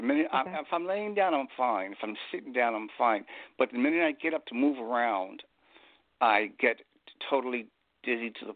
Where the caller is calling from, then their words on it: Long Island, New York, United States; I'm calling from Long Island.